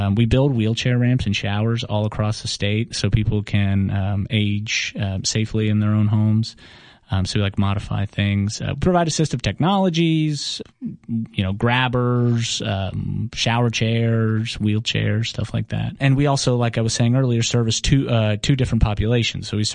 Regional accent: Atlanta, Georgia, United States; English is a second language; So anyway, so we all moved to Atlanta. We grew up as immigrants. I learned English in 6 months, and I'm not saying that to brag.

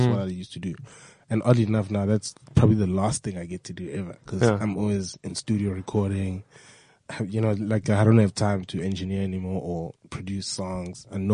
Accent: Durban, KwaZulu-Natal, South Africa; I grew up in Durban.

